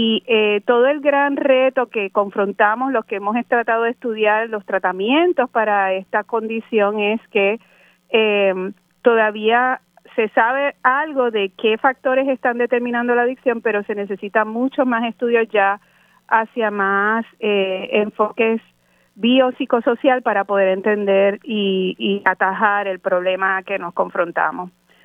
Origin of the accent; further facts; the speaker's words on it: San Juan, Puerto Rico; Yo soy oriunda de San Juan, en particular de la urbanización Floral Park, que es un sector aquí en Atorrey, donde me crié con mis hermanos y con mis padres, ambos profesores universitarios.